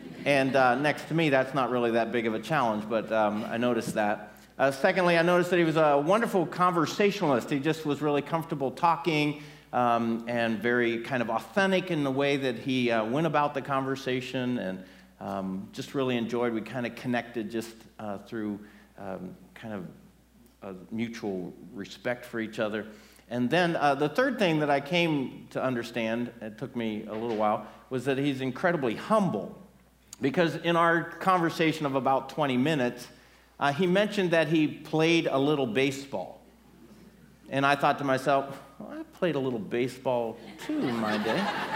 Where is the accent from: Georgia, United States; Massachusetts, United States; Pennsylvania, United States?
Pennsylvania, United States; I grew up in Pennsylvania, about 2 hours from Philadelphia